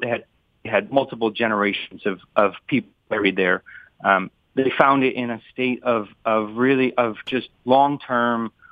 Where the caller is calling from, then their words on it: San Francisco, California, United States; I live out in San Francisco. I'm calling in from California